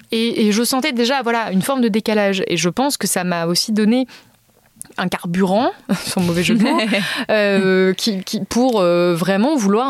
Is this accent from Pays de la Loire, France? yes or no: no; Auvergne-Rhône-Alpes, France; je viens d'Ardèche, où il n'y a pas de train. Il n'y a quasiment pas de transport en commun. Et il n'y a pas d'autoroute.